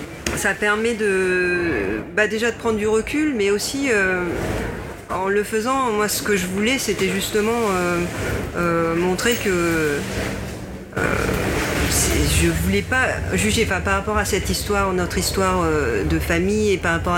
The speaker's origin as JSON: {"language": "French", "country": "France", "said": "Que je suis française et puis que je suis pas si mal comme ça en fait"}